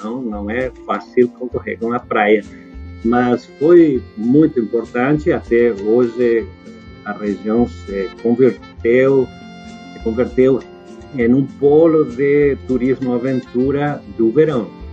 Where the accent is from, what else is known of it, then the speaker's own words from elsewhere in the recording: Santo Tomé, Corrientes, Argentina; also born or lived in Córdoba; Aí eu vim para a fronteira, vim para São Tomé, onde eu era natural